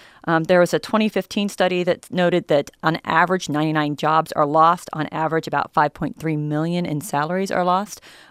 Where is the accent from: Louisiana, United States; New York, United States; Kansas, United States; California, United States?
Kansas, United States; Parsons; I grew up in Parsons, Kansas. So when you fly into Kansas City, you drive down south, you pass through Fort Scott to get to my hometown.